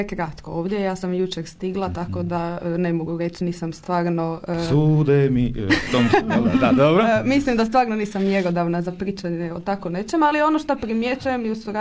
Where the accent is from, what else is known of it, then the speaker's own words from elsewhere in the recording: Pazin, Istria County, Croatia; A inače se profesionalno radim u gradu Pazinu, ja sam iz Pazina.